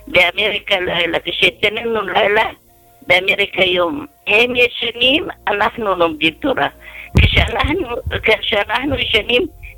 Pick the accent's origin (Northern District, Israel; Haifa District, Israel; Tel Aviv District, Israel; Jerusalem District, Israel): Jerusalem District, Israel; Jerusalem; אני כירושלמית כמובן ש...